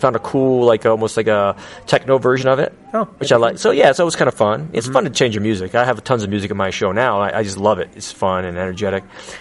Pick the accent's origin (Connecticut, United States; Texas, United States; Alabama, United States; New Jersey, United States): Connecticut, United States; Stamford; a lot of them live in Greenwich, Connecticut, right next to my hometown, Stamford, Connecticut.